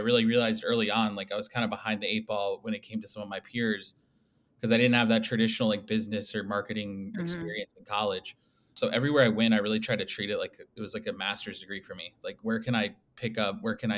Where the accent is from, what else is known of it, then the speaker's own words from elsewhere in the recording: Denver, Colorado, United States; moved away as an adult; So I was born and raised in Denver, grew up out there, really enjoyed living out there.